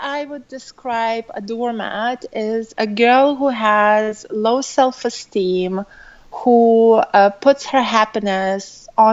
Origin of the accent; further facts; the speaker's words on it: Lithuania; accent: mix; also born or lived in Ireland / United Kingdom / Switzerland; So originally, I am from Lithuania, but I lived in Ireland for 8 years. I lived in UK for about 8 years. I lived in Switzerland for a year. So my accent is a big mix of everything.